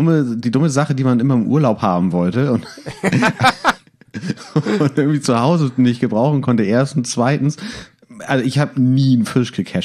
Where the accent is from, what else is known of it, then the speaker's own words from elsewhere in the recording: Hamburg, Germany; Und wir nun als Hamburger Vertreter, also es wurde gesagt, hinterher erinnere ich, dass man dir das sehr doll anhört, dass du aus Hamburg stammst und mir nicht.